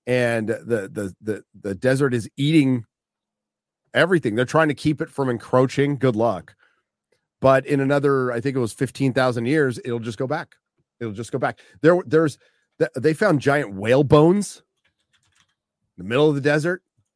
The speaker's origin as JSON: {"language": "English", "town": "Encinitas", "region": "California", "country": "United States", "tie": "born or raised there", "said": "I grew up in Encinitas, but a place called La Costa."}